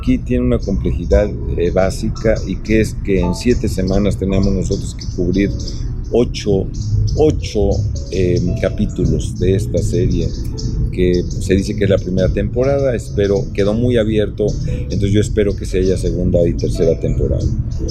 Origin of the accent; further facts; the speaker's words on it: Mexico; creo yo que se está avalando la importancia que tiene para nosotros los mexicanos la familia